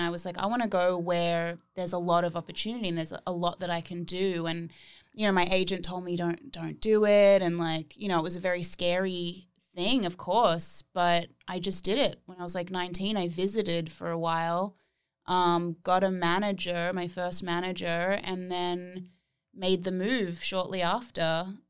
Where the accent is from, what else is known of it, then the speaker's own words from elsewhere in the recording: Byron Bay, New South Wales, Australia; I grew up in Byron Bay, which is like a total like alternative hippie town.